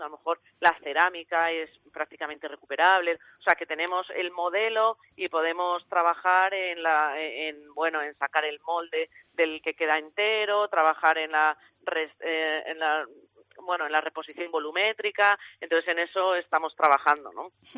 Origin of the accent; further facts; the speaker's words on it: Cáceres, Extremadura, Spain; Yo soy de Cáceres y aquí tenemos muchas procesiones y hay mucho cable aéreo